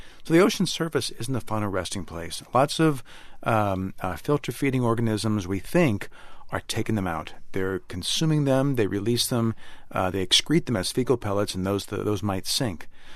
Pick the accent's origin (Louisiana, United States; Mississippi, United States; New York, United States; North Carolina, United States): Mississippi, United States; So I grew up in near the Gulf of Mexico, and you'd walk on the beach in southern Mississippi. My stepfather was a fisherman.